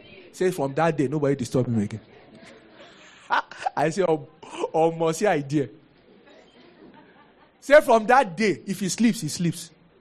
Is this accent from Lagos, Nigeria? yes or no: yes; Mushin, Lagos, Nigeria; I will tell you that I grew up in Mushin.